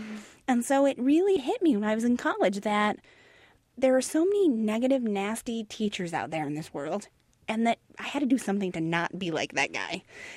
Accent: Las Vegas, Nevada, United States; Growing up in Las Vegas was so different, as you guys can imagine, you know. We always had our Passover Seders in a casino.

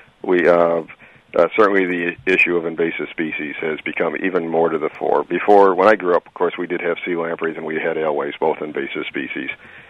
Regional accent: Pultneyville, New York, United States; Yeah, I grew up in Pulteneyville, New York, the Rochester, New York area.

